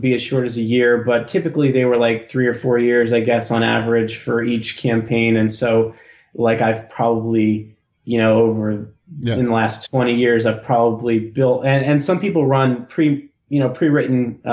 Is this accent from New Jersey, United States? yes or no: yes; New Jersey, United States; also born or lived in Pennsylvania / Maryland; now in Delaware, United States; I grew up mostly in New Jersey in the U.S.